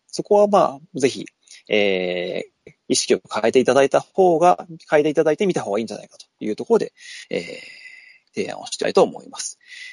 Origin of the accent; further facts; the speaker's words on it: Aichi, Japan; 私の地元、中京競馬場の